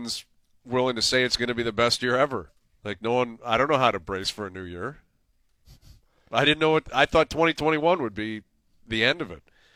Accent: Canada; I'm not Canadian enough or whatever. I've lived here my whole life.

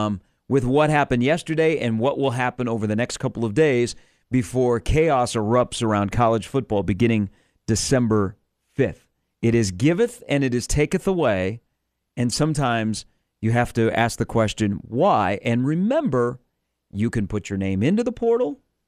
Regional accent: East Coast, United States; accent: East Coast; There's some words now that I pronounce with my East Coast accent.

